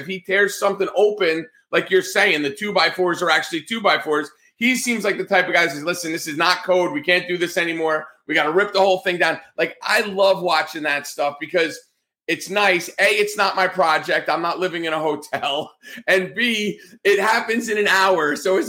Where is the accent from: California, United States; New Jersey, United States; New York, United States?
New Jersey, United States; now in Florida, United States; Like, I know, like, I'm from New Jersey. So whereas here in Florida, while it's one of our oldest states, New Jersey, there's a lot of historical sites.